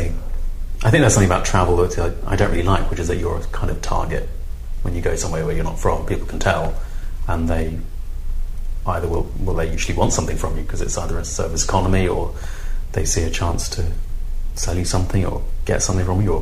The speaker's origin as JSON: {"language": "English", "town": "Lewisham", "region": "London", "country": "United Kingdom", "tie": "born or raised there", "said": "I live in Peckham. I grew up in Lewisham."}